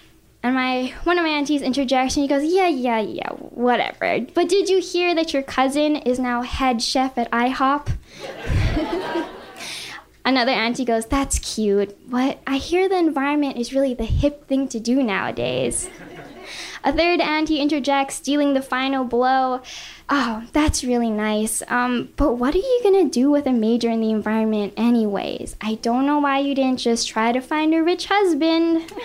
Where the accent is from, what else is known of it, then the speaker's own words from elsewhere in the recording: Oahu, Hawaii, United States; I grew up in Oahu, surrounded by the beautiful nature of the Hawaiian Islands.